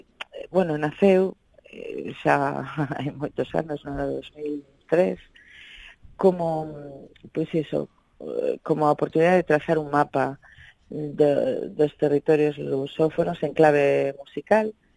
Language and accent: Galician; Galicia, Spain; somos galegos por obra e graza do idioma